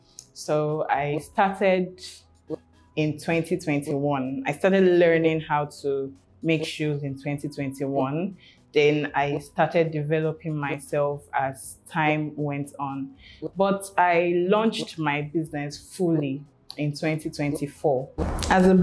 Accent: Ondo, Nigeria; I am an entrepreneur from Ondo State.

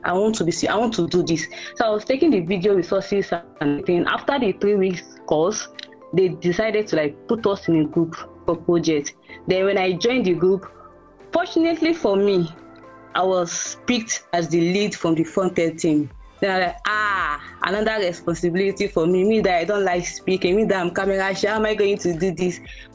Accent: Port Harcourt, Rivers, Nigeria; now in Ilorin, Nigeria; Born and brought up in Nigeria, Port Harcourt, Rivers State.

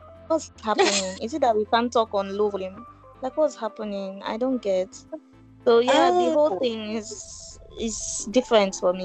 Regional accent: Abuja, Federal Capital Territory, Nigeria; My growing up in Abuja was quite peaceful. You know, I grew up in a very good family. We're just two kids and our parents, and we had a lot of people living with us

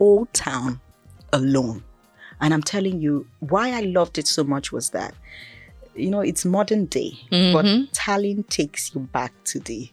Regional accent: Akwa Ibom, Nigeria; Akwa Ibom.

